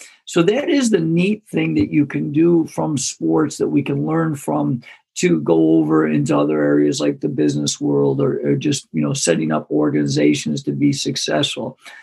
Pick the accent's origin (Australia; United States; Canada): United States; Greece, New York; I grew up in Greece, so if you're local or in Rochester, it's the biggest suburb. And when I grew up, it was pretty much all Caucasian.